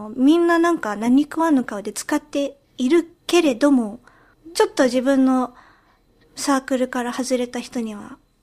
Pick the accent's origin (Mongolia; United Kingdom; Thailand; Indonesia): United Kingdom; born or raised there; also born or lived in Japan